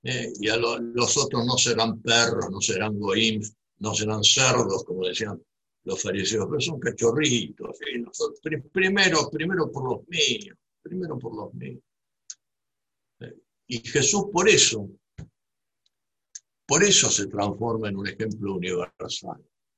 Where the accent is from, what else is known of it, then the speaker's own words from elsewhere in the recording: Buenos Aires, Argentina; No es que yo nací en Buenos Aires, yo soy porteño, con todo lo bueno y lo malo, pero soy porteño. No es que nací en la Argentina de casualidad, soy argentino.